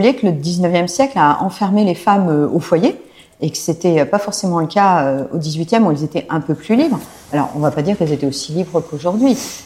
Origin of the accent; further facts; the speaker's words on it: Japan; j'ai grandi en fait au Japon avec mes parents. Donc, tout mon collège-lycée, je l'ai fait au Japon. Mais il se trouve que mes grands-parents viennent d'ici.